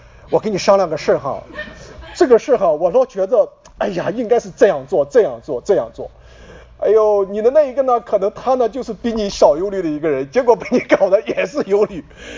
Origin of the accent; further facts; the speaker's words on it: China; 这是我们中国人啊，就会喜欢为明天打算